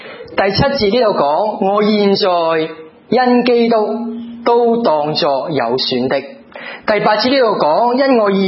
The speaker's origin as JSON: {"language": "Chinese", "country": "Hong Kong", "said": "这个对于我们香港人来讲好像不是很知什么"}